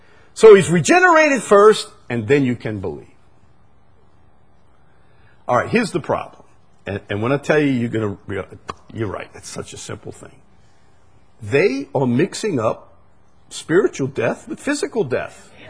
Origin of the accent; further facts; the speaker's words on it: Chalmette, Louisiana, United States; I'm just a simple fellow, but I'm from Chalmette. You can't expect a whole lot from it.